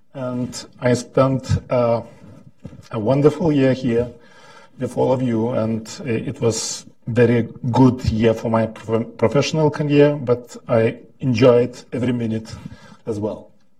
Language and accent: English; Lithuania; English is a second language; I'm from Lithuania, and I still remember how Russians fought with us, just stood with us near our parliament when Soviet tanks ran on our people.